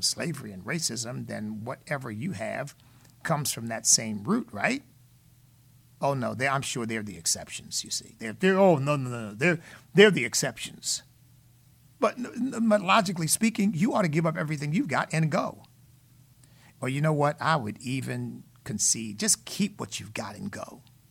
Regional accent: United States; But I'm an American.

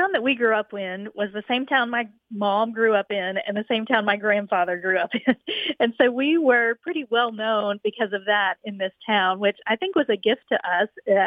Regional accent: Oklahoma, United States; She was born in the small town we grew up in Oklahoma

